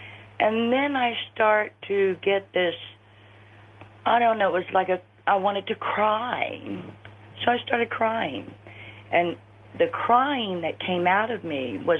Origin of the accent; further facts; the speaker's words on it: Florida, United States; I'm from Florida.